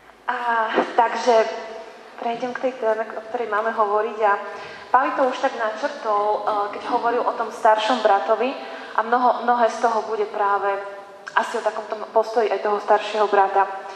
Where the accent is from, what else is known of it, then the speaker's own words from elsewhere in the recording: western Slovakia, Slovakia; mám 36 rokov, som z západného Slovenska, tak ak dovolíte, tak ja budem hovoriť po slovensky. Ja teda až tak neovládam češtinu